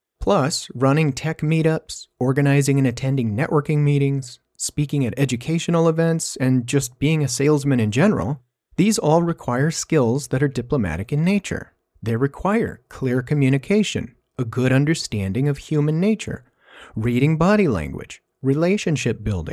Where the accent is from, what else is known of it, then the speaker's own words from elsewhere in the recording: Stockton, California, United States; I grew up in Stockton, California, in a Mennonite home